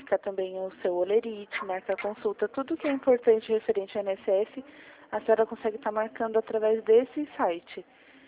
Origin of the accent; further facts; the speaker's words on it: Jundiaí, São Paulo, Brazil; Eu sou aqui de Jundiaí.